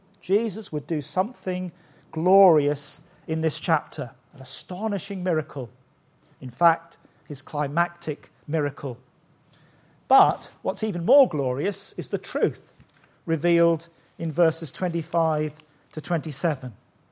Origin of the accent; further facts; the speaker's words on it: Scotland, United Kingdom; also born or lived in Africa; my father was English, my mother Australian. I was born in Africa and brought up in Scotland.